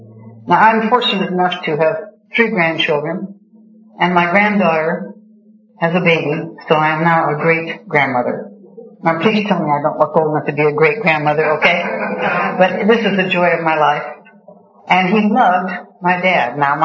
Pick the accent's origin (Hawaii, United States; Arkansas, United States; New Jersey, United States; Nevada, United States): Nevada, United States; Reno; as I grew up and married and went back to Reno, my hometown, to visit Mom and Dad